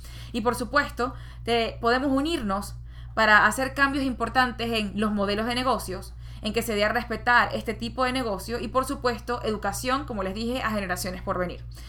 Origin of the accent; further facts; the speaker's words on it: Venezuela; por lo menos en mi país, en Venezuela, no lo era.